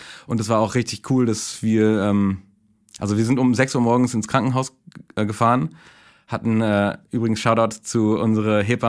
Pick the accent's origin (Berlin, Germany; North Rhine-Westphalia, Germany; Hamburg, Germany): Berlin, Germany; Ich komme aus Berlin und bin, wir haben gerade festgestellt, ich bin 36.